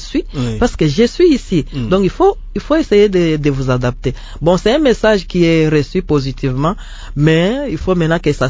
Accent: Tshikapa, Kasaï, DR Congo; C'était chez moi à Tchikapa.

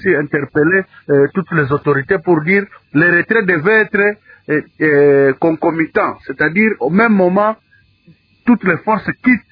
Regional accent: DR Congo; nous-mêmes, peuple congolais

